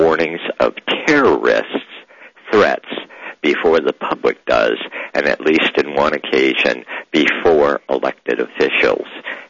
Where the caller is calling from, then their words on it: Coeur d'Alene, Idaho, United States; I'm calling you from Coeur d'Alene, Idaho, of course, the new home of backup.